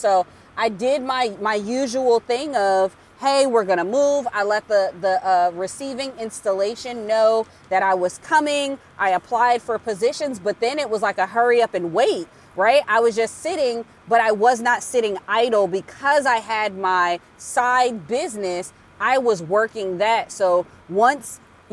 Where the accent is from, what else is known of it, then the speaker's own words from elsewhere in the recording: Paterson, New Jersey, United States; I grew up in Paterson, New Jersey, inner city kid